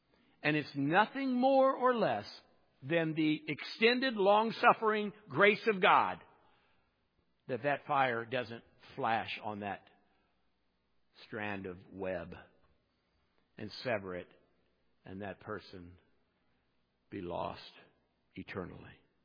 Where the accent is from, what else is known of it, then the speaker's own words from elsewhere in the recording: United States; Well, I'm an American. I go to a church. Ergo, I'm a Christian.